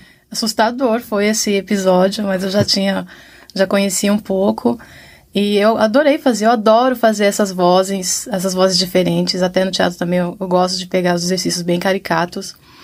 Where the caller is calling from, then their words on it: São Paulo, Brazil; eu falo aqui no estado de São Paulo